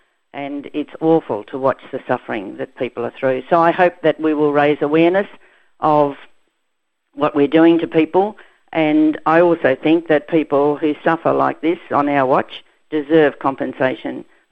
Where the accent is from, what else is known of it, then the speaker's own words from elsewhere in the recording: Australia; I'm an Australian citizen like everybody else.